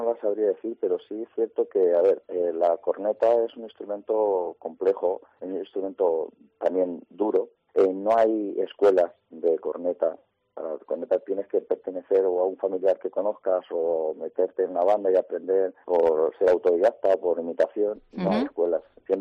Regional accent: Castilla-La Mancha, Spain; pero aquí en la provincia de Ciudad Real sí que mi pueblo mismamente, los armados de mi pueblo que llevan practicando este estilo también muchísimo tiempo

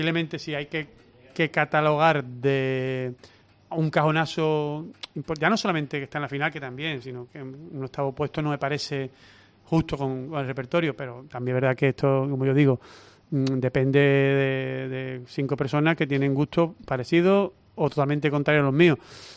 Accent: Seville, Andalusia, Spain; porque al final es mi ciudad y al final es mi pueblo y es mi club donde yo empecé.

